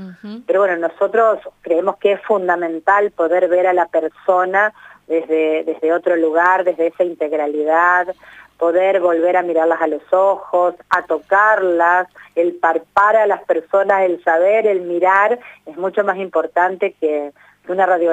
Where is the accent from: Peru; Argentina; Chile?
Argentina; Misiones; bueno, de acá de Misiones, yo soy de Misiones